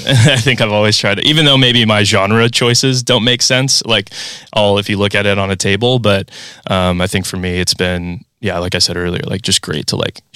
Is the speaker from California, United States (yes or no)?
yes; Pismo Beach, California, United States; growing up in Pismo, it was either like going up to the Bay Area or down to LA to see a show.